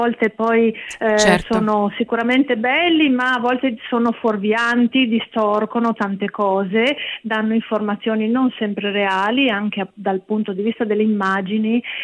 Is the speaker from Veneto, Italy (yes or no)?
yes; Veneto, Italy; per me che sono veneta